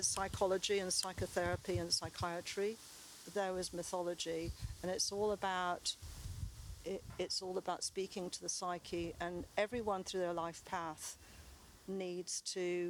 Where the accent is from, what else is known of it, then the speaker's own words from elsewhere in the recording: Texas, United States; moved away; And I grew up on the Gulf Coast of Texas, where a quarter of the petrochemicals of that country are manufactured within about 20 miles of where I grew up.